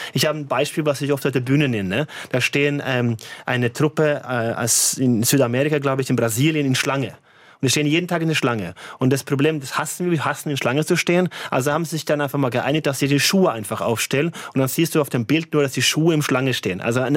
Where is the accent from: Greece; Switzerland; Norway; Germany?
Norway; Ich bin in verhüteten Verhältnissen in Norwegen aufgewachsen.